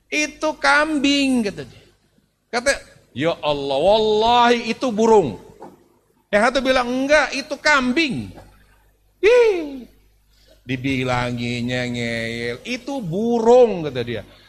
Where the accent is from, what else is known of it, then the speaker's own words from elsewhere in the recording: Jakarta, Indonesia; Ya, kita orang Jakarta biasa begitu.